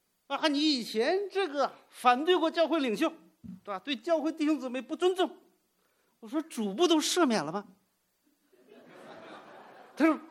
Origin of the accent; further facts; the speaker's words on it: United States; Chinese is a second language; 因为我在美国长大，香港背景，普通话也不太好